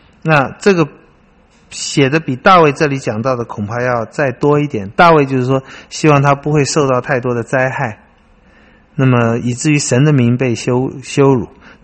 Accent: China; 这比较不是我们中国人说的终身大事哈

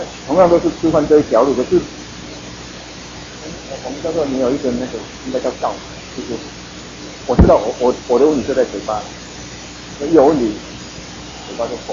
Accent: Taiwan; 我们台湾人常常都拜拜

